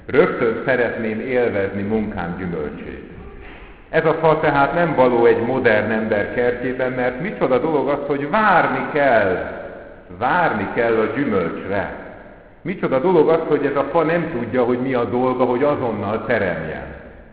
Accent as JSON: {"language": "Hungarian", "region": "Budapest", "country": "Hungary", "tie": "born or raised there", "said": "én, aki Budapesten nevelkedtem fel, és ebből is évtizedeket, vagy másfél évtizedet panellakásban"}